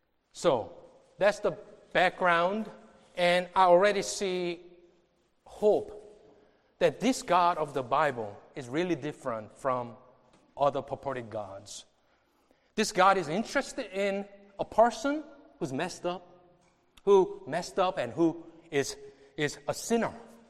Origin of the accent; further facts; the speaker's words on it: Texas, United States; I told you I grew up in Texas, and Texas is right in the middle of the United States, right? So, being in Korean community